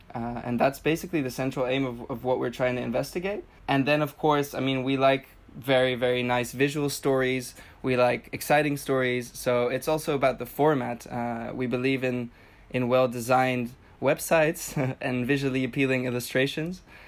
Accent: Canary Islands, Spain; also born or lived in Tenerife; I am half Dutch, half Russian. I grew up in Spain, in the Canary Islands and Tenerife, where there's actually a lot of British tourists.

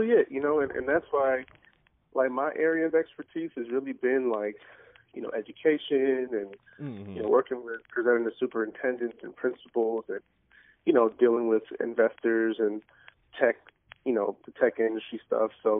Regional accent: Connecticut, United States; moved away as an adult; now in Atlanta, United States; I'm originally from Connecticut, but I live in Atlanta now.

